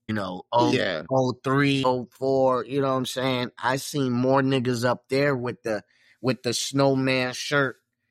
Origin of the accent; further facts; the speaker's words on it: New York, United States; Y'all won't get New Yorkers, and I'm a New Yorker. I'm born in New York